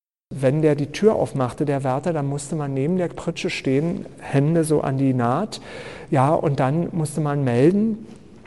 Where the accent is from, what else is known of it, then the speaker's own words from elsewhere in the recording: Berlin, Germany; aber nicht in meiner Heimatstadt in Berlin